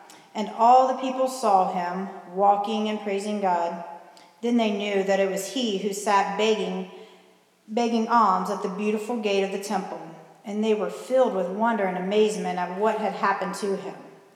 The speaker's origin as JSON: {"language": "English", "town": "Xenia", "region": "Ohio", "country": "United States", "tie": "born or raised there", "said": "So I grew up in Xenia. I have two children. I have two brothers, two sisters. And we were a big family and a close family growing up."}